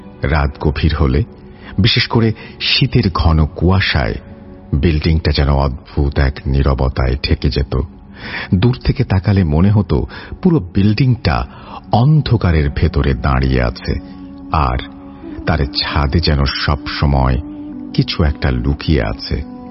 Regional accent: Matiranga, Chittagong Division, Bangladesh; আমার বাড়ি খাগড়াছড়ি পার্বত্য জেলার মাটিরাঙ্গা উপজেলার মাটিরাঙ্গা পৌরসভার একটি গ্রামে।

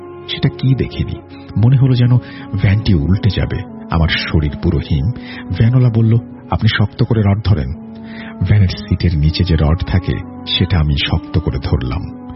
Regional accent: Barisal Division, Bangladesh; আমার গ্রামের বাড়ি পিরোজপুর জেলার মধ্যে, আমি যেখানে নেমেছি সেটা বাগেরহাট জেলার মধ্যে পড়েছে। এখন থেকে 3 কিলোমিটার পর আমার জেলার সীমানা।

